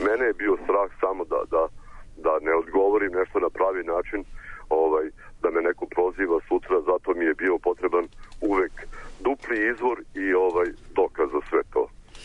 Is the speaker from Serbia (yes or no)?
yes; Serbia; mi smo Srbi